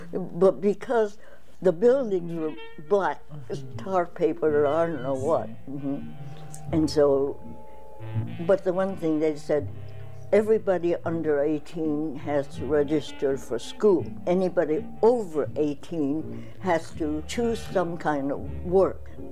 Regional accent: San Pedro, California, United States; I was back in my hometown with my mother and my older brother who didn't get in now.

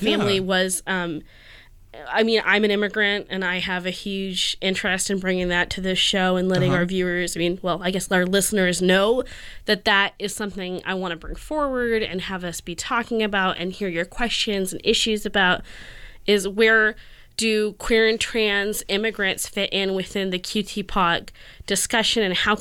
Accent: California, United States; now in Portland, United States; I grew up in California, Salvadorian refugee, during the 1990s and late 80s. I came to Portland in late 2000s to go to Reed College

